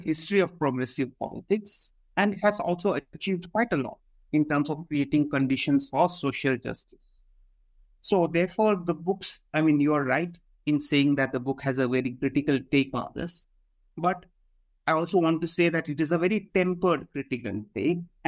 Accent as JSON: {"language": "English", "region": "Kerala", "country": "India", "tie": "born or raised there", "also_born_or_lived": "Gulf", "second_language": "English", "said": "I grew up partly in the Gulf and partly in Kerala."}